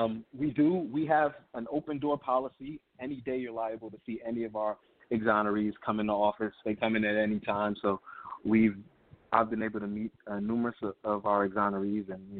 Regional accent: Brooklyn, New York, United States; I told him I was raised in Brooklyn

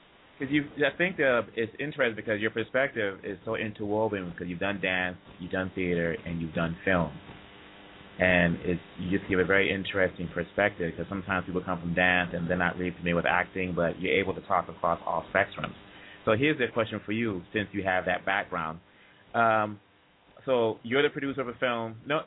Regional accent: DR Congo; I'm African from Congo, DRC, and I know how our culture is

